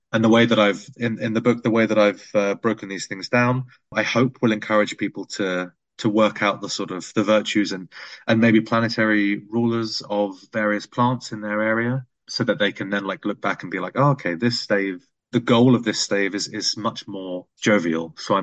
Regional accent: South East England, United Kingdom; now in Iceland; I live in Iceland and they don't realize I'm from Sussex

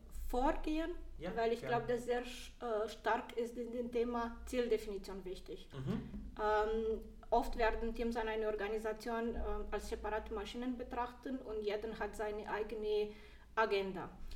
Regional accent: Romania; now in Germany; Ich bin aus Rumänien, ich bin seit 12 Jahren in Deutschland.

